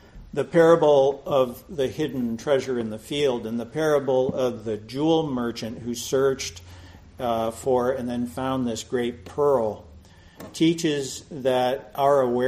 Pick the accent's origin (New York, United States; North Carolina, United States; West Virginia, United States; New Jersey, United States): New York, United States; also born or lived in Pennsylvania; now in San Jose, United States; So I quit engineering, moved from Pennsylvania back to New York, to my hometown, and worked with my brothers and my dad as a partner in the RV business again